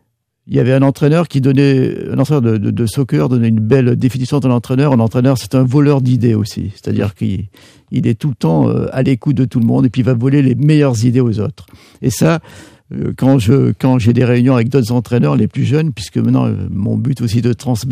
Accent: Menton, Provence-Alpes-Côte d'Azur, France; born there; Oui, je suis né à côté de Monaco, je suis né à Menton, je suis français, je suis pas monégasque

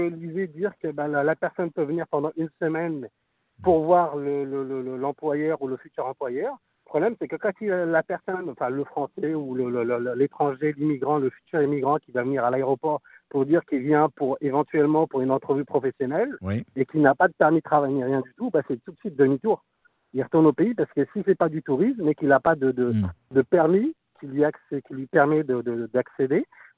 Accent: France; moved away as an adult; now in Canada; je suis français, qui est présentement donc au Québec, où j'ai, en tant que travailleur temporaire, j'ai lancé ma démarche de résidence permanente

